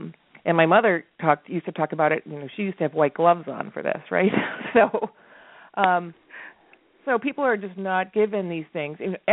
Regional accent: San Francisco, California, United States; I'm from San Francisco, so we don't use that word grace as much as you probably do.

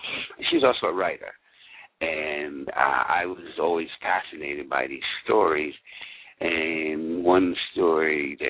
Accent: New York City, New York, United States; So when I was younger, I grew up in New York City

